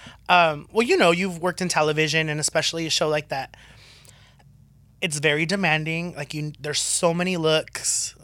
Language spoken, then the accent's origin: English; California, United States; And those are women that we know growing up in SoCal.